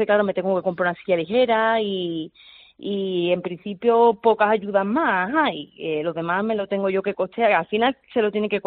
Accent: Alhaurín el Grande, Andalusia, Spain; now in Alhaurín de la Torre, Spain; Pues en muchos establecimientos de Alaurín el Grande, que es mi pueblo, donde yo he vivido toda la vida. Ahora actualmente vivo en Alaurín de la Torre

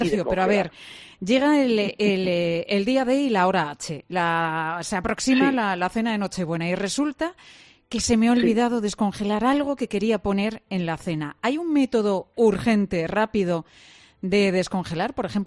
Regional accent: Spain; ¿cómo somos los españoles?

